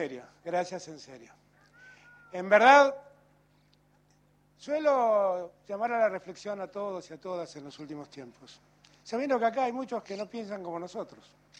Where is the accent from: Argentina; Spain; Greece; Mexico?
Argentina; Buenos Aires; yo soy un porteño